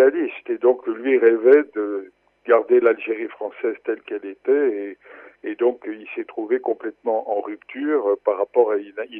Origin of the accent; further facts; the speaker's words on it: Morocco; Moi, comme enfant, pendant la guerre de 40, j'ai été élevé au Maroc.